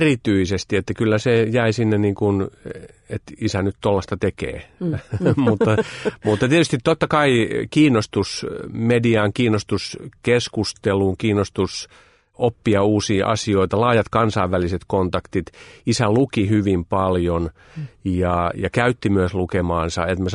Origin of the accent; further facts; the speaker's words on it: Helsinki, Uusimaa, Finland; No niin, mä oon helsinkiläinen alun perin ja Helsingissä toimin tälläkin hetkellä.